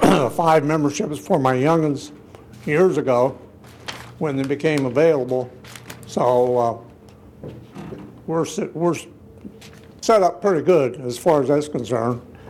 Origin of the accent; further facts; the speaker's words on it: Bridgeville, United States; I'm from Bridgeville.